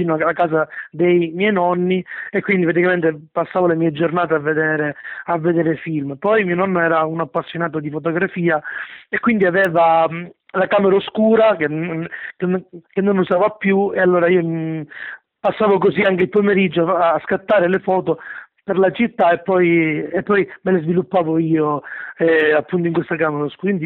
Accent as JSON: {"language": "Italian", "town": "Enna", "region": "Sicily", "country": "Italy", "tie": "born or raised there", "said": "io sono di Enna, che è una piccola cittadina al centro della Sicilia. Uno può immaginare, bello Sicilia, il sole, il mare, no, in realtà io vivo in una montagna, sembrano le Alpi, per cui c'è nebbia, neve"}